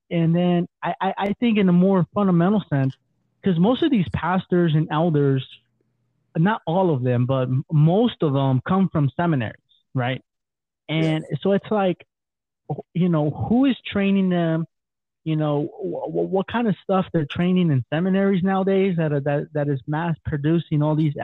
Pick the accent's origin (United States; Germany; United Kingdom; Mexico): Mexico; I say that's the perfect illustration of what has happened in my home country of Mexico.